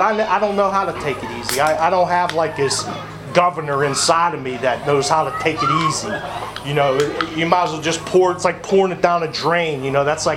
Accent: Charleroi, Pennsylvania, United States; I grew up in Charleroi. I have a twin sister, two stepbrothers, half brother, stepmom, stepdad. And I was raised by my grandparents.

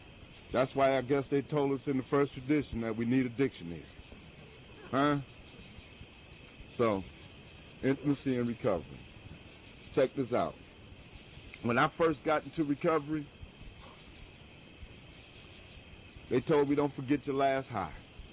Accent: Buffalo, New York, United States; I'm from the Western New York area, Buffalo, New York, straight out of the Fruit Belt. I was born in the 50s, raised in the 60s, and I came out in the 70s.

